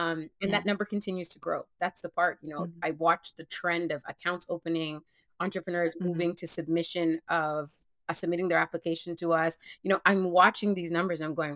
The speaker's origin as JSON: {"language": "English", "country": "Canada", "said": "And this is a way in which you can act every day as a Canadian who may believe that I can affect change in my country to make this landscape fair and better for everyone."}